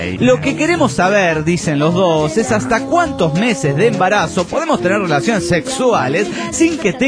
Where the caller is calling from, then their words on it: Nuevo Laredo, Tamaulipas, Mexico; Aquí en Arco Laredo, Tamaulipas